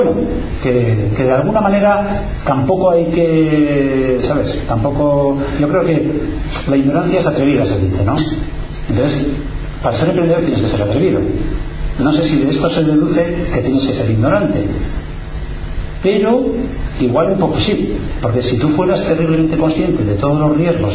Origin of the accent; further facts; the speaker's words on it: Zaldívar, Basque Country, Spain; Pero yo no soy de Bilbao, soy de Zaldívar, ¿no?